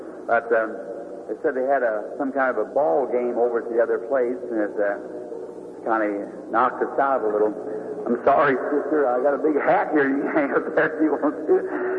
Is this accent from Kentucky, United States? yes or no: yes; Kentucky, United States; This is really one of my first campaigns in Kentucky, my home state.